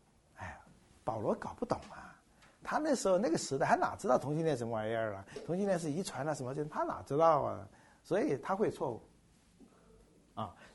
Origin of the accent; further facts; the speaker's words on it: China; 跟我们中国人跟老外打仗打不赢的时候，就香港割让了